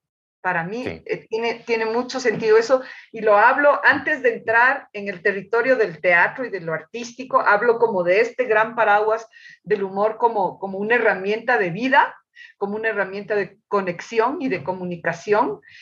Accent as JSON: {"language": "Spanish", "town": "Quito", "region": "Pichincha", "country": "Ecuador", "tie": "born or raised there", "also_born_or_lived": "Machachi", "said": "Yo no soy cuencana, soy quiteña, nací en la capital, viví, como te conté, 12 años de mi vida totalmente en el campo, y en la provincia de Pichincha, en una zona al sur de Quito que se llama Machachi, en ese sector viví."}